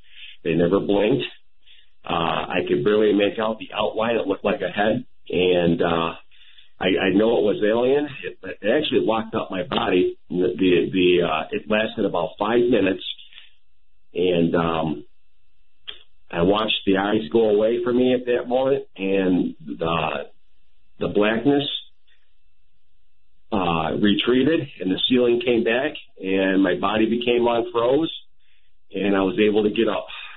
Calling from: Lockport, New York, United States; I am calling from Lockport, New York.

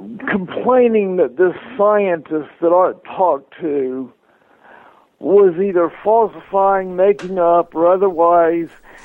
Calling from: Colorado Springs, Colorado, United States; Hi, Richard. … here in Colorado Springs.

